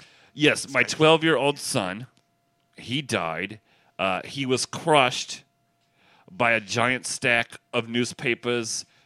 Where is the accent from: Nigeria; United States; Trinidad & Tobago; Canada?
United States; New Jersey; New Jersey.